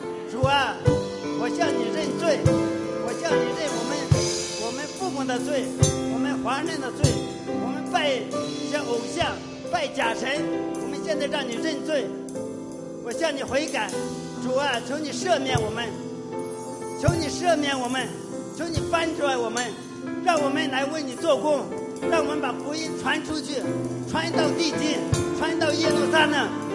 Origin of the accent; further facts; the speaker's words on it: Xingping, Shaanxi, China; also born or lived in Xi'an; 我来自兴平，我来自西安，我来自陕西。主啊，我来自大中国。